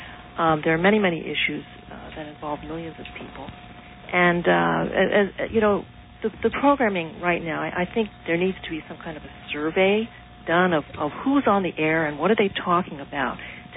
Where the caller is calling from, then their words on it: New York, United States; I'm calling from Rockland County.